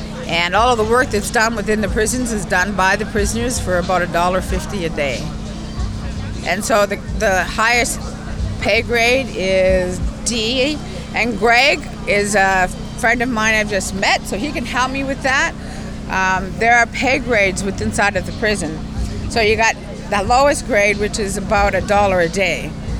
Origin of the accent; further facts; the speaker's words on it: Batuntik, Nova Scotia, Canada; I come from the Bear Clan. I'm a member of the Mi'kmaq First Nation, and the territory I come from is a little place called Batuntik, which is about 19 miles outside of Antigonish.